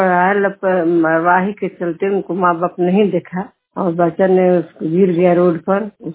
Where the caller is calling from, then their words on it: Bihar, India; जगदीशपुर से, सतना पंचायत कुदरा ब्लॉक से, कैमूर जिला से।